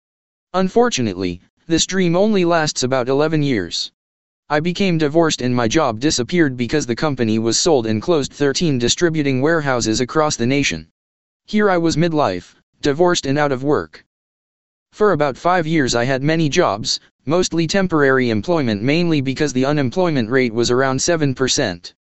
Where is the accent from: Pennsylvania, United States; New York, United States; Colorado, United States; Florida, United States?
Colorado, United States; Denver; Born and raised in Denver, Colorado, a long time ago. I was in my mother's womb when Pearl Harbor was attacked by the Japanese. I lived in the same home until after high school.